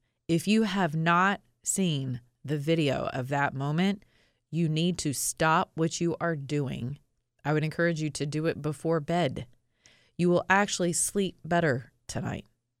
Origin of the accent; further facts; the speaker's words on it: United States; as a Christian, as an American, as a patriot, as a conservative